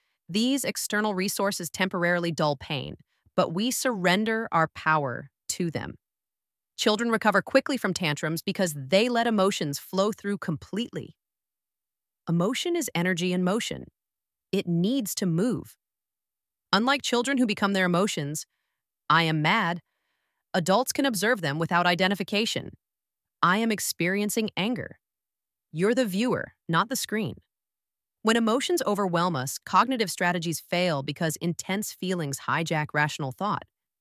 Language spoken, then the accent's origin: English; Paris, Île-de-France, France; English is a second language; now in United States; Growing up in Paris, I absorbed French cynicism, bonding through complaining, believing nothing would work out. Moving to America exposed me to the opposite.